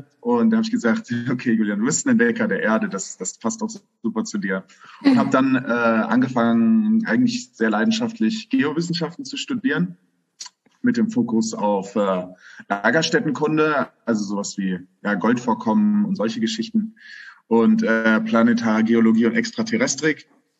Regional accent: Königstein, Hesse, Germany; Ich komme ursprünglich aus Königstein. Das ist ein ganz beschauliches Vorörtchen von Frankfurt am Main.

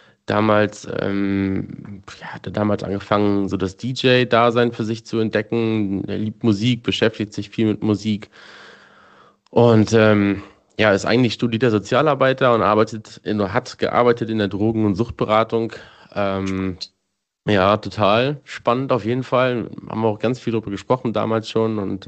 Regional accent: Hamm, North Rhine-Westphalia, Germany; Und ich lebe in Hamm, ich bin in Hamm geboren worden, ich bin aus Hamm nie weggekommen, zumindest nicht vom Wohnsitz her. Ich habe mal 3 Jahre in Münster gearbeitet und ein Jahr in Oelde, aber ansonsten bin ich immer Hamm treu geblieben

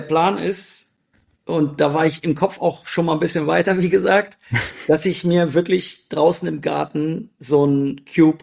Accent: Hanover, Lower Saxony, Germany; Ich komme ja aus Hannover.

